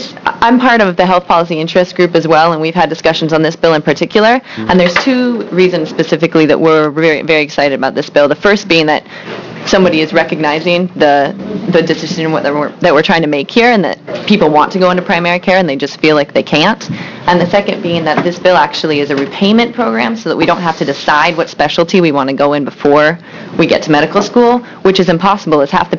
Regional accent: Portland, Oregon, United States; also born or lived in Stanford / Hood River; So I'm from Portland. I grew up in Portland. I went to undergrad at Stanford University, played water polo there. Came back to, oh, I worked in Hood River for a while

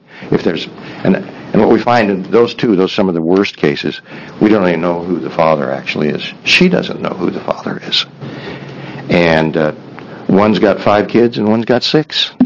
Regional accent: Oregon, United States; I grew up in Malheur County. I've moved to Morrill County in 1978. I've been a resident of Oregon all my life

